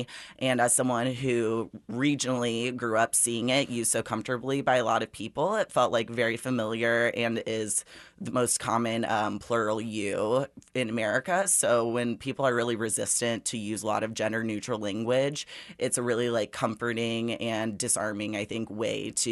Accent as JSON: {"language": "English", "town": "Liberty", "region": "Missouri", "country": "United States", "tie": "born or raised there", "said": "So y'all for me is something that I grew up hearing all the time as a Midwesterner. I grew up right outside of Kansas City in Liberty."}